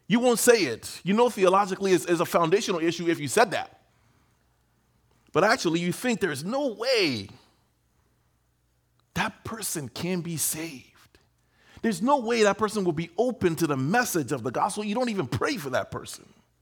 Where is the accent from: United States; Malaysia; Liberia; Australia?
Liberia; When I was a boy, I grew up in West Africa, Liberia, West Africa. I'm born there.